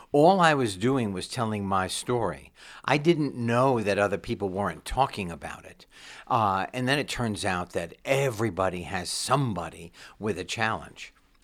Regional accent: New York City, New York, United States; Zipser was a woman who lived on the fourth floor of my apartment building growing up in New York City.

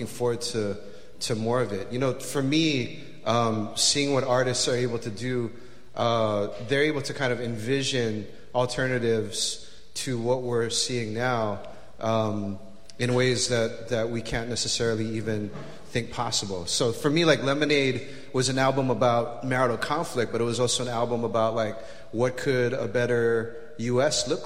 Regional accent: Honolulu, Hawaii, United States; you're asking a middle-aged Asian Pacific Islander guy born and raised in Honolulu that question.

